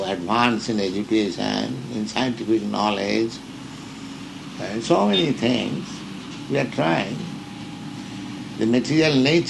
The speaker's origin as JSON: {"language": "English", "country": "India", "lives_now": "United States", "said": "Here in America, whenever I meet some gentleman in the street, and he understands that I am coming from India, he says, \"Oh, India is very poverty-stricken.\""}